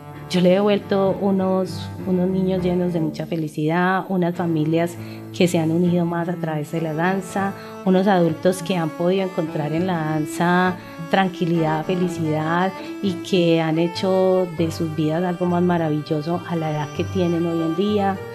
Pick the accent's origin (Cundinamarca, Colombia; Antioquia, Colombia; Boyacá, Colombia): Antioquia, Colombia; Medellín; born there; yo nací en la Comuna 1. Pero yo llevo aquí muchísimos años. La Comuna 4 a mí me ha dado todo, pues yo he sido de esta comuna y me siento muy privilegiada de vivir en ella